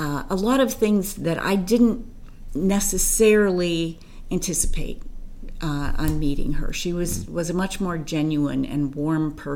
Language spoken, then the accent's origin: English; Minnesota, United States; Well, I grew up in Minnesota, in the suburbs, and decided to go to law school.